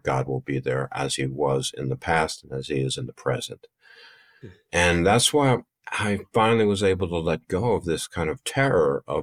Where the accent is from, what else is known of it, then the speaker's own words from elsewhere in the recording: Michigan, United States; an apple orchard that was adjacent to the subdivision I grew up in outside of Detroit.